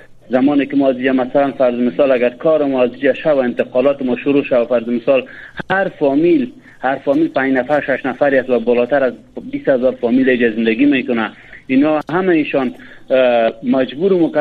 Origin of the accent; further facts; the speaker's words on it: Afghanistan; now in Pakistan; از افغانستان هستم و فیلن در پاکستان زندگی میکنم